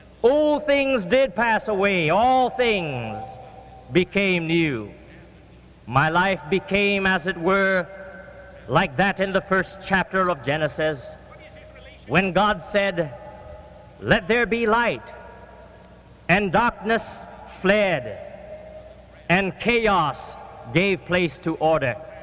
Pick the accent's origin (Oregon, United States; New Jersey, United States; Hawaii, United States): Hawaii, United States; Wahiawa; to hold Christian services in a little open-air pavilion in my hometown in Wahiawa, Hawaii.